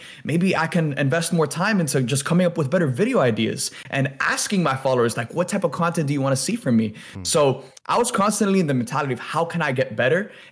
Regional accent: Miami, Florida, United States; Again, coming from a Hispanic community, I grew up in Miami. That's like everyone in Miami usually tends to be Hispanic from some, you know, at some capacity.

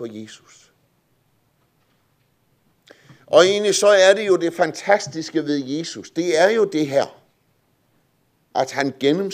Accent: West Jutland, Denmark; Derhjemme i Vestjylland, hvor jeg er vokset op

